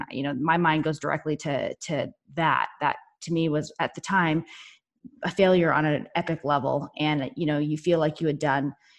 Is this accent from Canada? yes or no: yes; Canada; now in United States; I come from actually from Canada